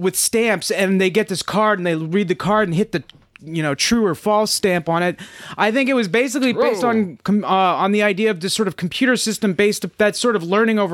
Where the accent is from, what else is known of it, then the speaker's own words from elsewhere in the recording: Virginia, United States; That we're from Northern Virginia. So people can put it together that Virginia is in the United States.